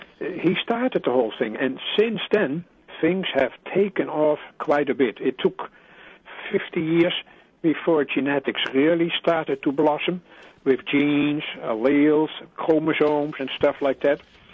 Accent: Netherlands; I'm from Holland, so I always feel close to him.

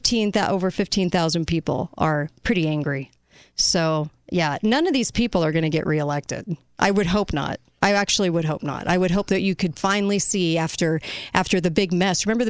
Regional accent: California, United States; And I'm from California, and I never tried to California, Utah.

